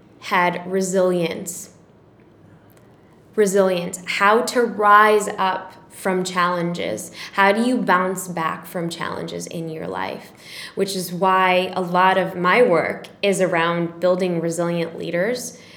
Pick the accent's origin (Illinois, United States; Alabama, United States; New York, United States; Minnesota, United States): Illinois, United States; Chicago; I was born and raised in Chicago. I was city girl.